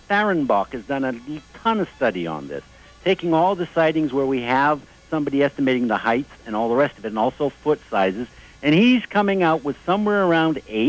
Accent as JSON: {"language": "English", "town": "Burnaby", "region": "British Columbia", "country": "Canada", "said": "I'm from Burnaby, British Columbia, which is just outside of Vancouver."}